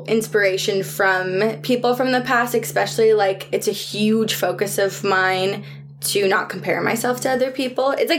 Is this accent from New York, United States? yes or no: yes; New York, United States; born there; my family's all from New York. Like, I was born in New York